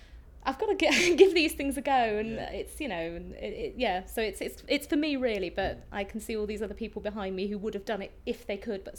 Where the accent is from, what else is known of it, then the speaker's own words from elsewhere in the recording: Coalpit Heath, South West England, United Kingdom; I'm from Bristol, a little village just outside of Bristol, Colpit Heath. No one's ever heard of it. It's never been put on the map, unfortunately.